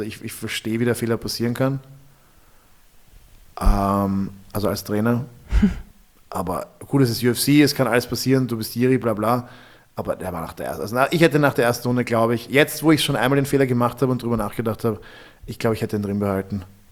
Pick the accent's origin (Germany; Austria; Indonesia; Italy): Austria; als Österreicher